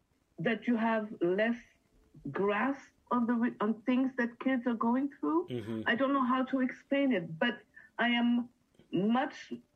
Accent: Outremont, Quebec, Canada; We grew up in Outremont. Yeah. In the 80s. 70s, 80s.

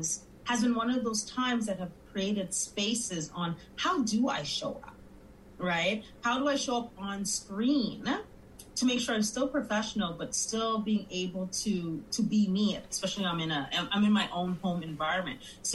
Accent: Montreal, Quebec, Canada; now in Toronto, Canada; So myself as a Black woman of Caribbean descent, born and raised in Montreal, now living in the GTA, there are different selves there.

